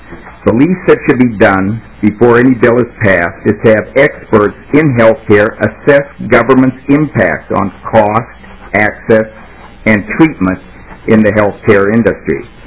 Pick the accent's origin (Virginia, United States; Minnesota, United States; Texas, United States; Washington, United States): Minnesota, United States; Glenville; I'm from Glenville, Minnesota. I've sold health insurance in the state for over 30 years.